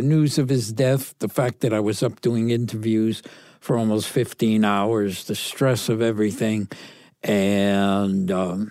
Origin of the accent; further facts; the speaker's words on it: Connecticut, United States; But growing up in Connecticut, I grew up on an area called City Point, and it was near the water. So I grew up loving boating.